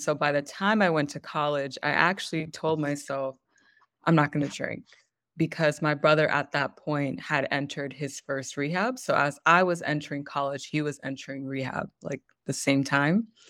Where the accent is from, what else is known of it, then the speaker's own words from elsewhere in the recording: United States; So I guess I'm just American in every sense. My dad is Central American, my mother is South American, and I'm born and raised in North America.